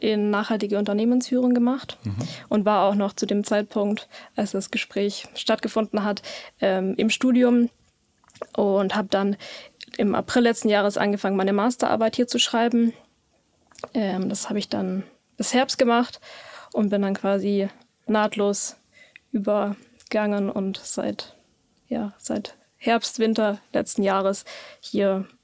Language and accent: German; Memmingen, Bavaria, Germany; also ich komme ursprünglich aus Memmingen. Von dem her bin ich tatsächlich gependelt nach Ulm